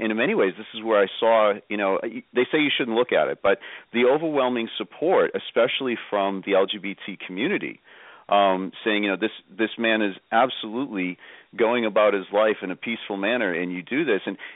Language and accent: English; Ireland; I'm Irish, I interrupt all the time, so Scott pulls me back every now and then